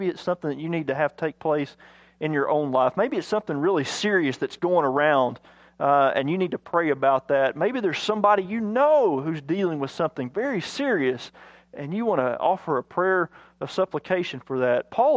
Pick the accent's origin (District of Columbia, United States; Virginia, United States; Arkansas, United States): Arkansas, United States; Now, I'm from Arkansas, and I went to the University of Arkansas, so I'm a Razorback.